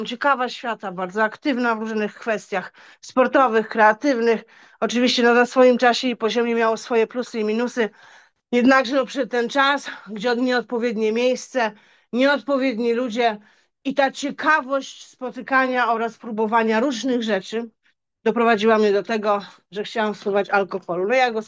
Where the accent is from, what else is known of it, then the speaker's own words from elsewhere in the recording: Lublin, Lublin Voivodeship, Poland; now in Radom, Poland; Byłam w moim Lublinie, bo też jestem lublinianką, 22 lata mieszkam w Radomiu